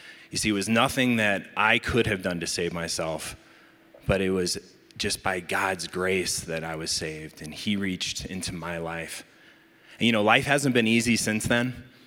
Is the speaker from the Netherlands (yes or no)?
no; Wichita, Kansas, United States; Boy, I grew up in Wichita, Kansas, a long time ago.